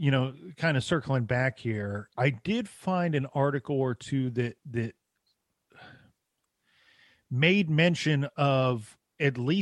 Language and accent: English; Ohio, United States; look, and I'm allowed to say this because I'm from Ohio, you have rednecks and hillbillies running these little drug operations